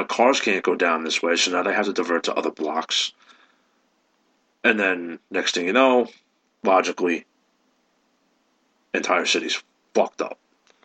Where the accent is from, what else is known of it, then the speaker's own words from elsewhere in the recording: New York, United States; I've been born and raised in New York. I've spent my entire life here.